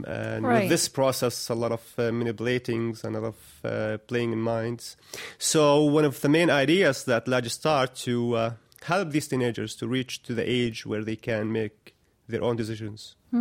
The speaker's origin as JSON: {"language": "English", "town": "Aida camp", "region": "West Bank", "country": "Palestine", "tie": "born or raised there", "said": "Well, I was born and raised here in Aida camp, and I lived almost all my life in this refugee camp"}